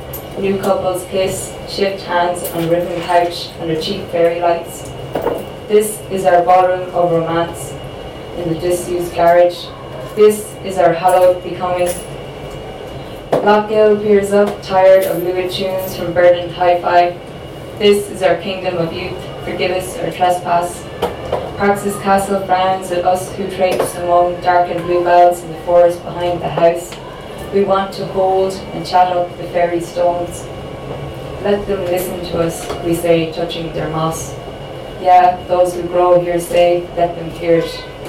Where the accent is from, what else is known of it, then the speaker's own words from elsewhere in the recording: Sligo, Connacht, Ireland; now in Galway, Ireland; I'm from Sligo, as is Trevor. So it is a Sligo invasion, I suppose, for evening. And I live in Galway.